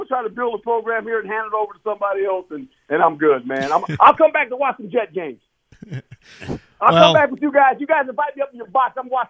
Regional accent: Fort Monmouth, New Jersey, United States; born there; I was born in New Jersey, Fort Monmouth.

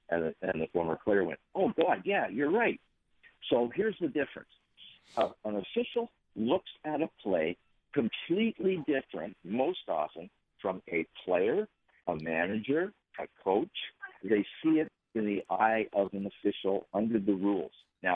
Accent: Sarnia, Ontario, Canada; Drove his car to my hometown, Sarnia, Ontario, looking for Kerry Fraser's house.

